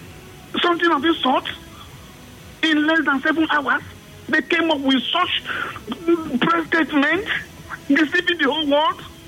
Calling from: Port Harcourt, Rivers, Nigeria; I'm calling from Port Harcourt.

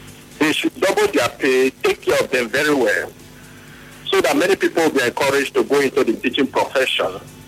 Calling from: Gokana, Rivers, Nigeria; I'm calling you from Gokana.

